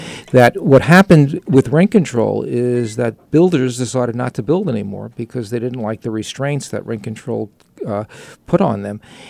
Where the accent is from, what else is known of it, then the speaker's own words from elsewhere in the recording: New York, United States; believe it or not, I'm from New York.